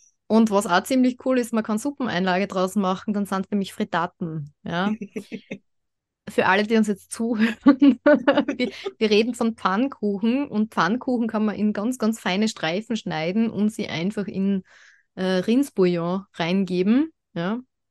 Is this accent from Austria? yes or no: yes; Vienna, Austria; ich bin aus Österreich. Muss an Wien liegen.